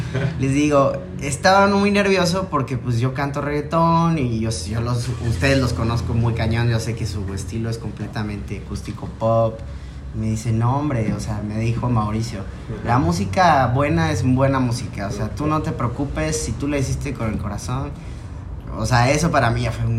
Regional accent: Chiapas, Mexico; O sea, esas experiencias siendo chiapaneco, cantar en otros estados

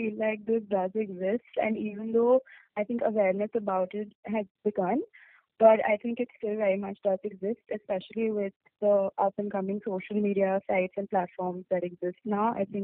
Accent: Mumbai, Maharashtra, India; I'm from Mumbai, as Captain said.

